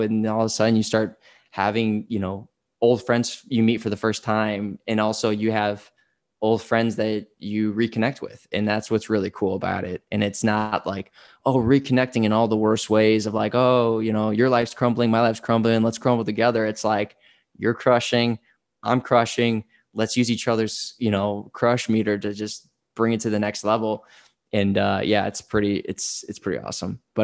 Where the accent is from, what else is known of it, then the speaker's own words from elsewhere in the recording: Downers Grove, Illinois, United States; I'm like, dude, I grew up near Naperville.